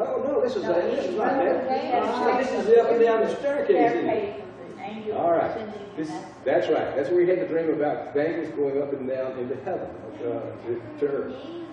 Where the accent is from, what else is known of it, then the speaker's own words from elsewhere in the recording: Southern United States, United States; accent: southern; And that's my southern accent.